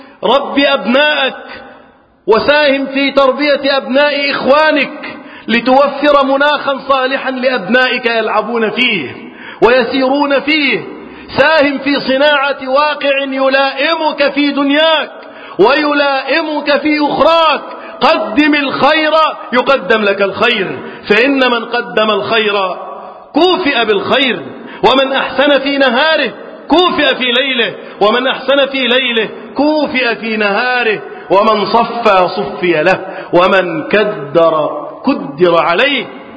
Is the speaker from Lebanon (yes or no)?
no; Egypt; اللهم احفظ بلدنا مصر وسائر بلاد المسلمين من الفتن.